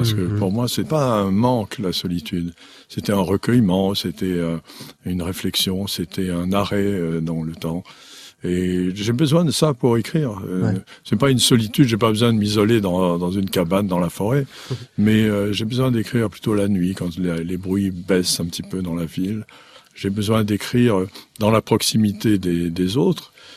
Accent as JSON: {"language": "French", "town": "Nice", "region": "Provence-Alpes-Côte d'Azur", "country": "France", "tie": "born or raised there", "also_born_or_lived": "Mauritius", "said": "l'île Maurice, c'est très difficile d'être issu de cet endroit. Quand j'étais enfant à Nice"}